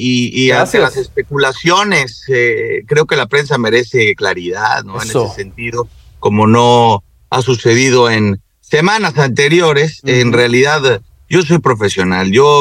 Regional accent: Mexico; como mexicano desearía que un mexicano estuviese ahí

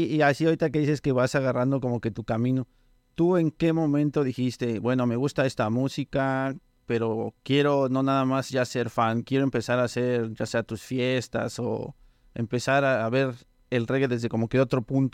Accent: Cuautitlán Izcalli, State of Mexico, Mexico; Te comento porque igual me identifico, yo soy de Izcalli. Y en ese entonces también Izcalli era como que pequeñito.

